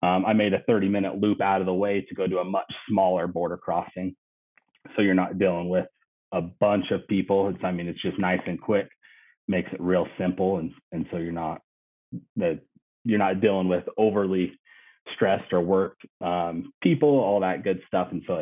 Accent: Utah, United States; Yeah, I'm not, like I said, I'm from Utah, and I saw more birds in a 20-minute sit than I'd probably see all year in Utah.

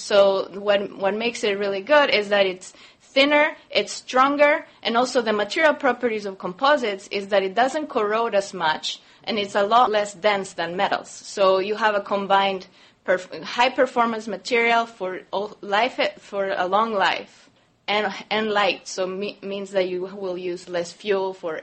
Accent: Uruguay; moved away; I'm originally from Uruguay. I moved here 11 years ago

